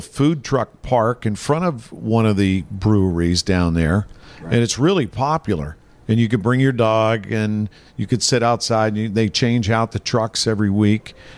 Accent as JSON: {"language": "English", "town": "Millville", "country": "United States", "tie": "born there", "said": "I was born in Millville."}